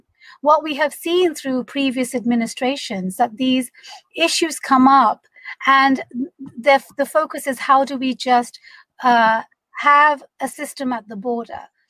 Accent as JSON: {"language": "English", "region": "London", "country": "United Kingdom", "tie": "born or raised there", "accent": "British", "moved": "as an adult", "lives_now": "United States", "said": "So I am a South Asian. My parents are from Bangladesh. I grew up in London. I was born and raised in London. So if you've tuned into my accent, I am a British American. I moved to America in 2005 after I got married to my husband, a U.S. citizen."}